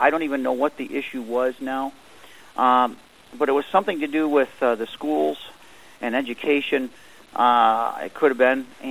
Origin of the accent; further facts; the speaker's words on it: Detroit, Michigan, United States; I was born in Detroit, Michigan, in 1964, so I know what people in the inner cities go through. Having lived in the city of Detroit proper, also lived in the suburbs